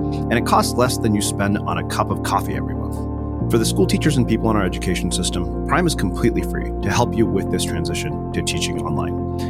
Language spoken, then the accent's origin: English; India; Like I, and I'm Indian. Indians are notorious for asking for ridiculous bargains.